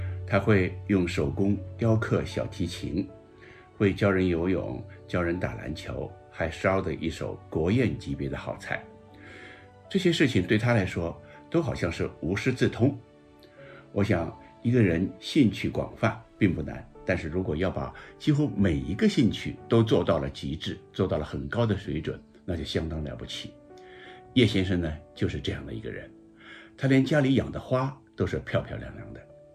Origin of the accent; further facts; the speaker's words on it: Shanghai, China; now in United States; 我们上海人呢是不抱团的。我个人也一样，刚来美国的时候呢，我听到有人讲上海话马上就绕开